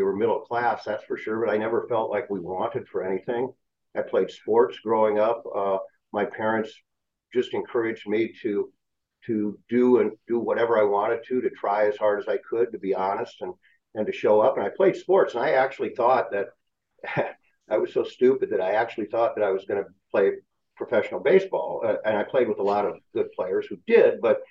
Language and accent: English; Rapid City, South Dakota, United States; So I grew up in Rapid City, South Dakota, the beautiful Black Hills, a few minutes away from Mount Rushmore.